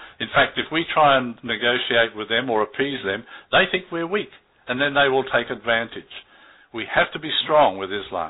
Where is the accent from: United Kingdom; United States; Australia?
Australia; that's the same thing here in Australia. Just going back there, you mentioned this guy, Ben Carson. Being an Aussie, I really don't know much about American politics.